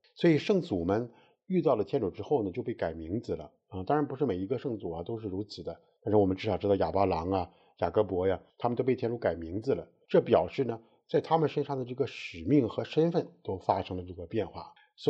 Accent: China; 我们中国人起名字的时候呢可是可起好可起坏啊

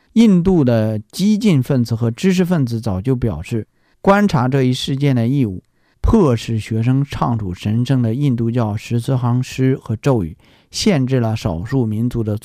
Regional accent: China; 我们作为一个中国人，或者我们作为一个中国的天主教教徒

